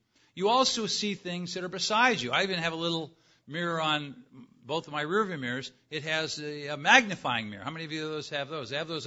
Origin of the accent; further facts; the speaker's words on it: California, United States; My life in Southern California, I grew up in Southern California. I've lived in many different places, as many of you have.